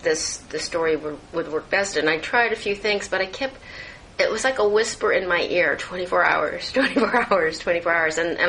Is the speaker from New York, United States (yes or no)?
no; Florida, United States; I grew up in Florida.